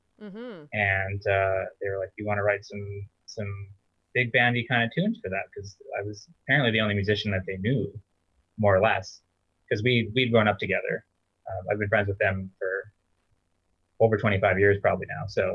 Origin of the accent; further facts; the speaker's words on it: Saskatchewan, Canada; I'm from Saskatchewan originally.